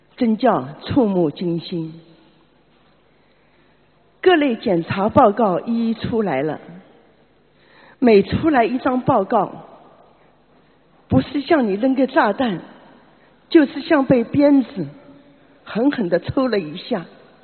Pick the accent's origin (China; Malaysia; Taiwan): China; Shanghai; 我是来自上海的